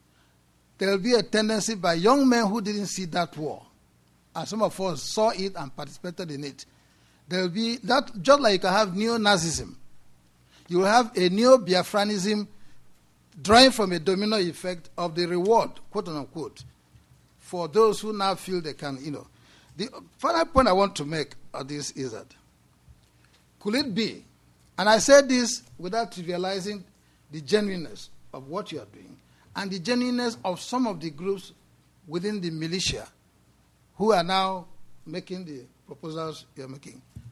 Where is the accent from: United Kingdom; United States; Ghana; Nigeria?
Nigeria; Abia; I'm from Abia State, I'm Igbo, I'm from the old Biafra that mounted an insurgency on the nation state Nigeria.